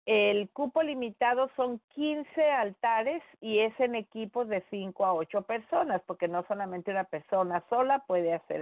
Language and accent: Spanish; Mexico; nosotros como mexicanos, digo como mexicanos porque creo que no existe en otro lugar